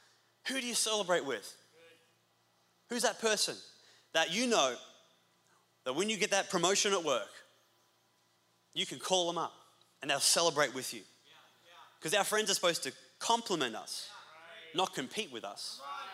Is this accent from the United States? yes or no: no; Australia; I come from Australia, where you gotta save, you gotta budget, you gotta work overtime.